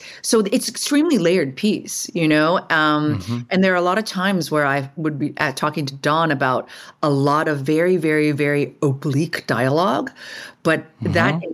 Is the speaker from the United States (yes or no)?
no; Canada; We're both Canadian.